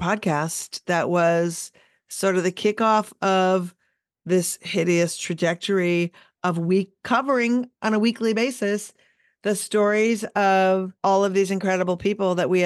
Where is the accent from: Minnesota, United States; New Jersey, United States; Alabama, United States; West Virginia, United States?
Minnesota, United States; Minneapolis; having it be in my hometown of Minneapolis over the weekend was mind-blowing because y'all were there.